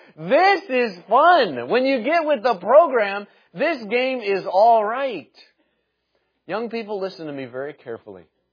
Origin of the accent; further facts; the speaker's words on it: Indiana, United States; moved away as an adult; Now, growing up in Indiana, we had "you" singular and "you" plural. But then I got married to my wife down in Chattanooga, and I learned a new dialect moving down.